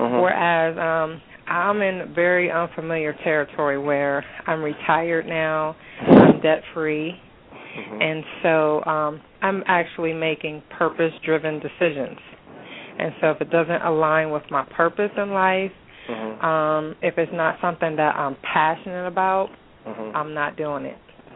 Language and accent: English; Southern US, United States; accent: southern; a southern accent. I have a deep southern accent. I go in and out of it.